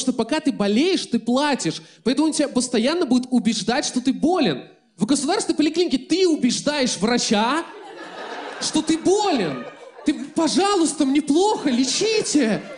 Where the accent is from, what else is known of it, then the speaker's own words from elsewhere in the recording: Belarus; now in Moscow, Russia; я белорус, и я живу в Москве